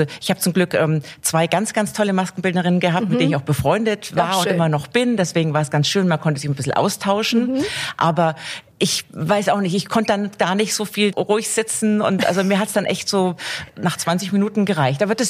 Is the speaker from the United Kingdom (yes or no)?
yes; London, United Kingdom; ich bin in London ja groß geworden. Das ist ja eine Riesenstadt, dagegen ist München ein Dorf.